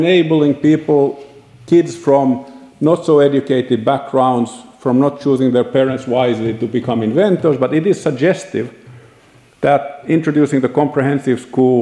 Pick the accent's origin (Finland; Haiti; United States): Finland; English is a second language; I was the first in the first cohort in my hometown that entered comprehensive schooling. And the people born the year after me, no matter where in Finland, they would go through comprehensive schooling.